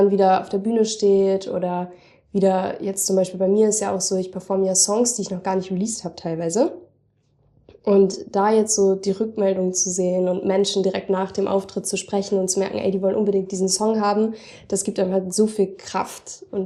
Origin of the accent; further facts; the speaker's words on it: Northern Germany, Germany; weil ich komme ja voll aus dem Norden